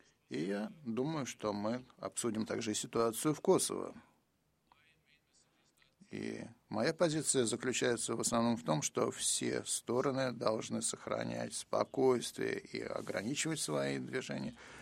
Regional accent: Belgrade, Serbia; У меня, кстати, детство прошло в Белграде, так что я всегда с удовольствием туда возвращаюсь.

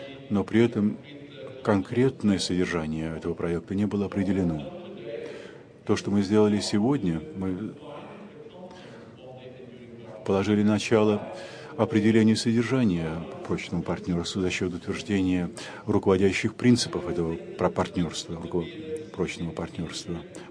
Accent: Saint Petersburg, Russia; Здравствуйте, я из России, из Санкт-Петербурга. Вы хорошо знаете этот прекрасный город на северо-западной границе.

